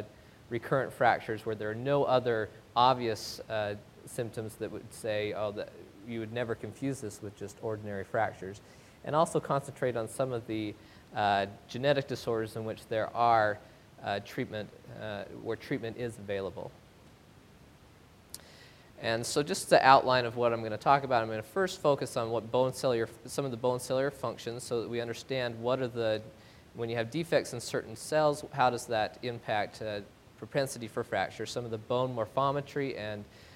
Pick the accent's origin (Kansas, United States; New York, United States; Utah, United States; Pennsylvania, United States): Utah, United States; North Ogden; As mentioned, I'm from North Ogden, and so I feel right at home.